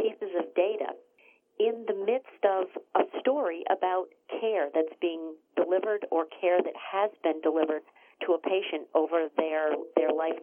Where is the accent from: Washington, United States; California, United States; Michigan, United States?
Michigan, United States; Pontiac; I grew up in Pontiac, Michigan as an auto kid.